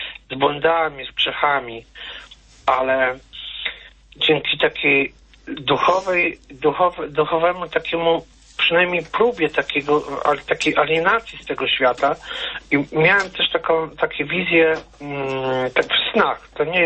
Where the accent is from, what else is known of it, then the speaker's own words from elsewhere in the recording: Subcarpathian Voivodeship, Poland; ja pochodzę z Podkarpacia, z gór